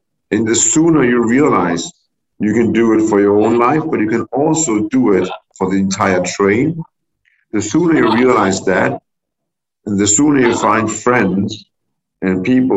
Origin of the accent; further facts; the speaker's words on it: Denmark; I grew up in Europe. I grew up in Denmark, a free country. No war, no conflicts.